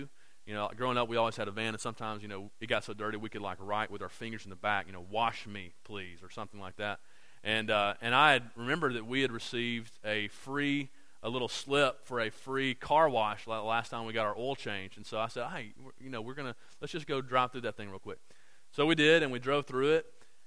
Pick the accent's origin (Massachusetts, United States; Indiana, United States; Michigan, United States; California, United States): Indiana, United States; we came from Indiana where it was a bunch of farmland